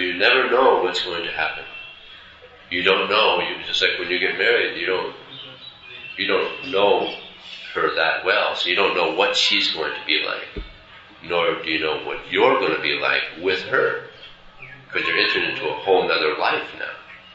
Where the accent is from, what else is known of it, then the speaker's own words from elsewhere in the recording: United States; Just like myself, I grew up in America, at about 22, I went on a spiritual search